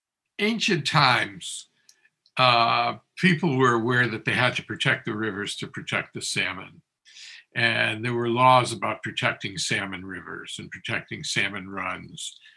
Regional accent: Hartford, Connecticut, United States; I grew up in Hartford, but my family was from Boston, and I knew nothing about salmon.

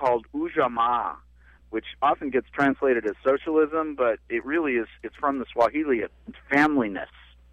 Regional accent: Montana, United States; my father came from North Dakota. I came from Montana.

